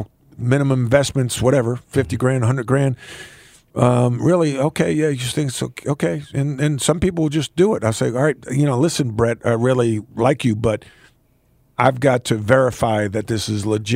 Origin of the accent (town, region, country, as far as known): New York, United States; born or raised there